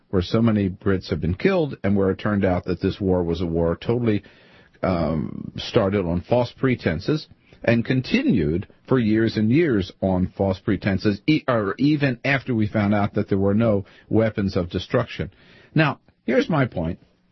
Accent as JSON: {"language": "English", "region": "California", "country": "United States", "moved": "yes", "said": "You know, being a Californian, there is something called the San Andreas Fault. If I were still in California"}